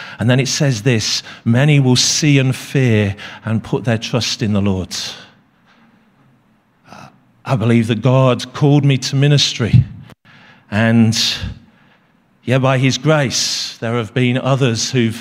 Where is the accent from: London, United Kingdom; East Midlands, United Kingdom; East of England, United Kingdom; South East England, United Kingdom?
East Midlands, United Kingdom; Leicester; I started leading a church just outside of my hometown of Leicester, right in the center of England.